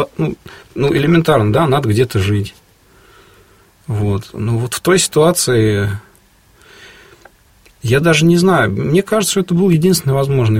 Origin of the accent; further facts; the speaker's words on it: Moscow, Russia; я родился и вырос в Москве